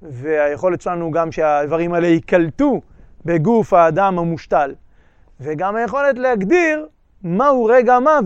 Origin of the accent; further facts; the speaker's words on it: Northern District, Israel; אני גדלתי ברמת הגולן, במושב ברמת הגולן, והיה שם מתיחות מול סוריה, הרבה יותר מאשר היום